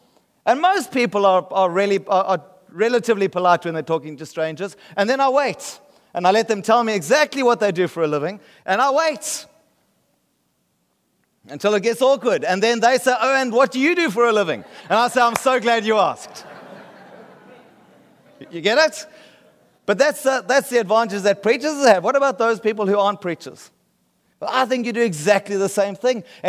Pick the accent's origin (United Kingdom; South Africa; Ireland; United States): South Africa; I'm from South Africa, and this guy's from there, and that guy's from there, and we're here for a church conference.